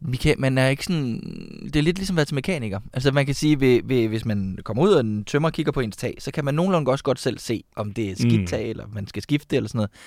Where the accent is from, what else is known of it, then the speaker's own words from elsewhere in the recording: Horsens, Central Denmark Region, Denmark; also born or lived in Frederikshavn; Altså, jeg er født i Frederikshavn, voksede op i Horsens.